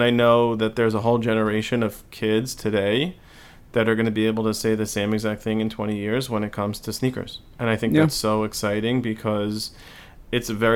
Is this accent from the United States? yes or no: yes; Long Island, New York, United States; now in Los Angeles, United States; I would say, as I mentioned earlier, I'm from New York. I live in LA.